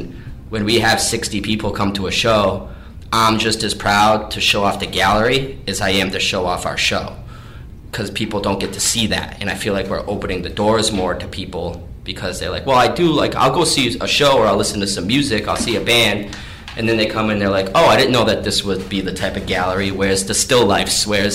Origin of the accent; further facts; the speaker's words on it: New Bedford, Massachusetts, United States; I grew up in New Bedford in Fairhaven, and this has been a big part of my life.